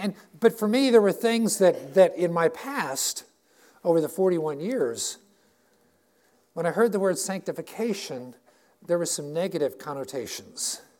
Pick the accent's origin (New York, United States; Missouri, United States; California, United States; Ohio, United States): Missouri, United States; Rolla; I grew up in Rolla with Maid Rites.